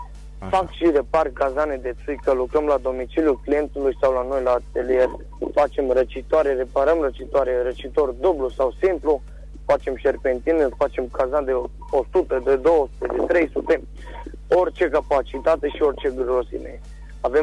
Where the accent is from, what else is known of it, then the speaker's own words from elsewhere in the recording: Reșița, Caraș-Severin, Romania; Bună ziua … și sunt din Reșița.